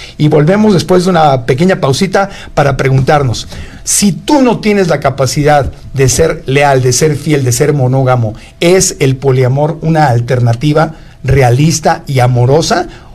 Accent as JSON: {"language": "Spanish", "town": "Tijuana", "region": "Baja California", "country": "Mexico", "tie": "born or raised there", "said": "Número 2, Tijuana, mi ciudad natal, Tijuana."}